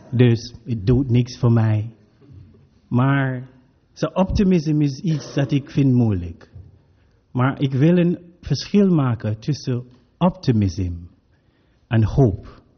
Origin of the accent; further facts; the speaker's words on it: Jamaica; first language English; Dutch is a second language; moved away as an adult; now in Netherlands; mezelf kwetsbaar stellen als een Jamaicaan die hier kwam 8 jaar geleden.